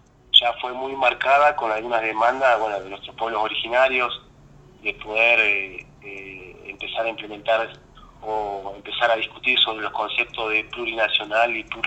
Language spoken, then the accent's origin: Spanish; Maquinchao, Río Negro, Argentina; la JP Evita, que es mi pueblo, en Maquinchao.